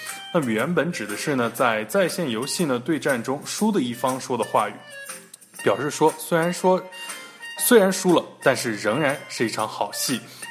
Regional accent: China

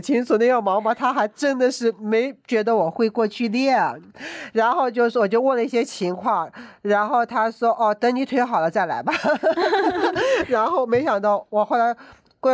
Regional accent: China; 因为我们中国人嘛

